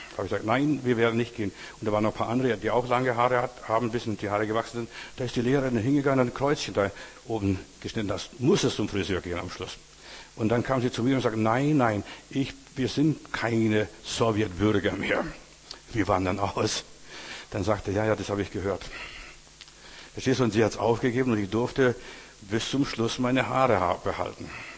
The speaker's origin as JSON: {"language": "German", "country": "Germany", "also_born_or_lived": "Soviet Union", "said": "Ich bin ein Europäer, ich bin ein Deutscher, aber letztendlich bin ich ein Christ, ein Kind Gottes."}